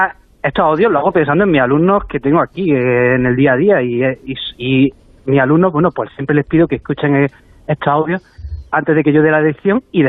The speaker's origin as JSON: {"language": "Spanish", "town": "Jaén", "region": "Andalusia", "country": "Spain", "said": "Soy de Jaén Capital."}